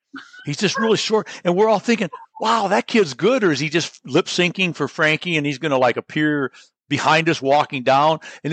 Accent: Carson City, Michigan, United States; growing up in Carson City, Ionia was one of four of the big towns that we would go to something.

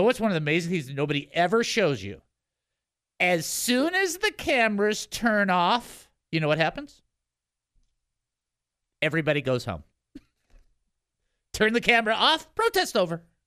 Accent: Detroit, Michigan, United States; being a person who's born and raised in Detroit and has a much better handle on some of the racial tension than people might think

